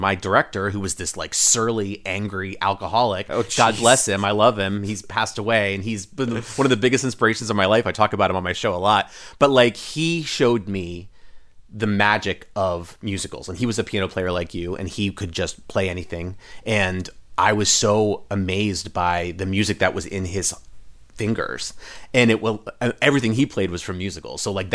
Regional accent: Ireland; I'm from Ireland, and my 40th birthday I spent in Ireland, and I was in Galway

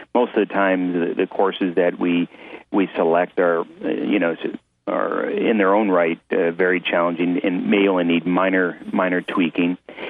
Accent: New York, United States; And as you know, I'm from New York and do our part here at Malone Golf Club

